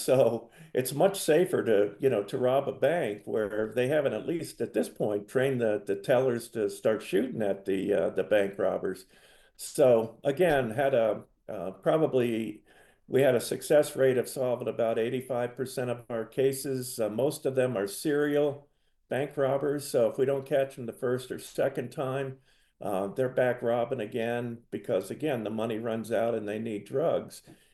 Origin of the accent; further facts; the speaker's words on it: Alliance, Ohio, United States; Well, both my wife and I are from Ohio. We met at Ohio State University. I was from Alliance, Ohio, which is Akron-Canton area.